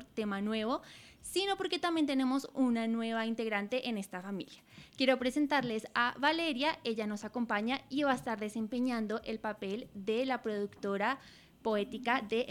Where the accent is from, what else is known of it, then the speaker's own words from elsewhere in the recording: Colombia; en el que nosotros estamos también como colombianos precisamente.